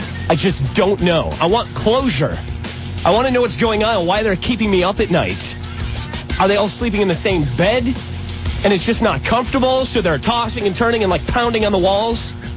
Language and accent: English; Florida, United States; I'm from Florida, so this hot weather inside the 970 studio here is not really bothering me so much.